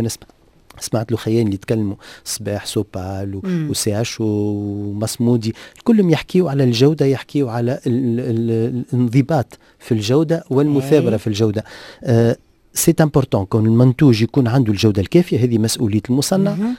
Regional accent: Tunisia; خاطر تو المشكل المعضلة الكبيرة اللي عندنا في تونس هي البوفوار داشا، القدرة الشرائية.

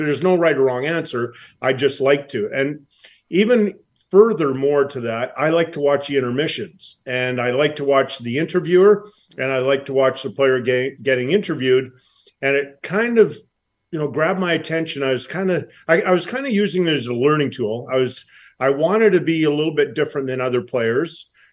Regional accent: Edmonton, Alberta, Canada; it was basically on Saturday nights growing up in Edmonton, we'd go play a little bit of ball hockey

